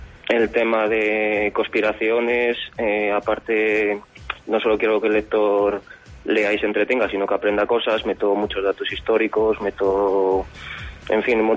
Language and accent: Spanish; Castile and León, Spain; now in Teruel, Spain; Yo soy de Zamora, pueblo de Zamora.